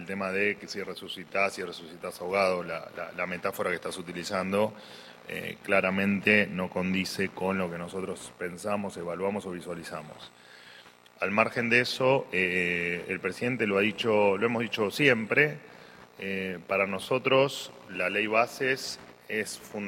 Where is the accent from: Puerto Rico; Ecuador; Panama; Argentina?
Argentina; que en el futuro nos haga sentir orgullosos a todos los argentinos de cómo hemos sacado al país de la más absoluta miseria.